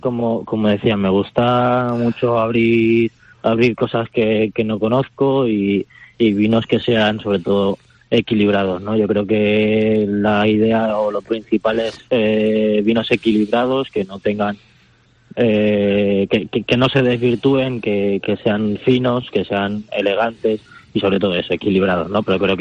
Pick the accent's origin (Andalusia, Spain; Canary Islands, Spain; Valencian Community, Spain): Valencian Community, Spain; y yo como valenciano es algo que defiendo.